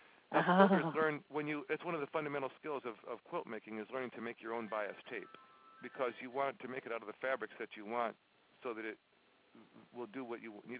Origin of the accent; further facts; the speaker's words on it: Michigan, United States; I mean, I'm from Michigan originally, and I'm astonished at this beauty of these leaves every day.